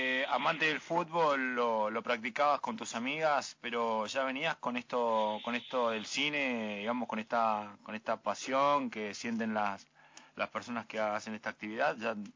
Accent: Argentina; Creo que somos atentos los argentinos y somos hospitalarios también

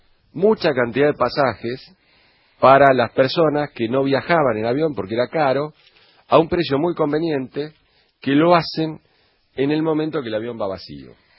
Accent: Ingeniero Luiggi, La Pampa, Argentina; Yo soy de Ingeniero Luis y puedo decir Ingeniero Luis y La Pampa, una persona de Ingeniero Luis y La Pampa

